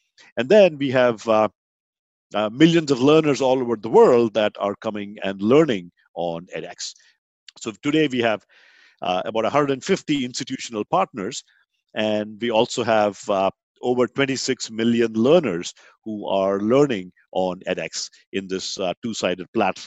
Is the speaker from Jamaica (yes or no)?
no; India; now in United States; I grew up in India, came to the U.S.